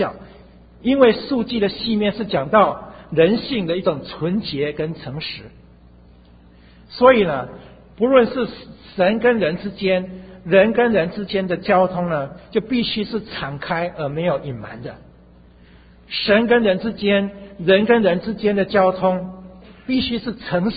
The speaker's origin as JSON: {"language": "Chinese", "country": "China", "said": "我们中国人过年新年以前要什么年终大扫除是吧"}